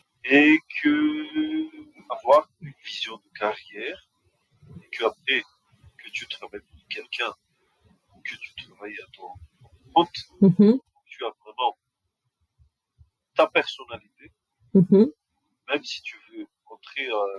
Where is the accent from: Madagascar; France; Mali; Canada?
Madagascar; moi, je suis malgache, je suis un Américain, mon pays m'attend pas.